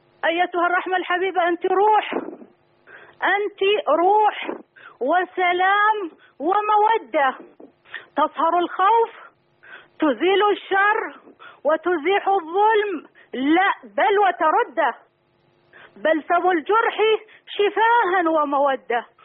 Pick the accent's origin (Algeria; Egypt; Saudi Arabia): Saudi Arabia; أنا شاعرة من السعودية.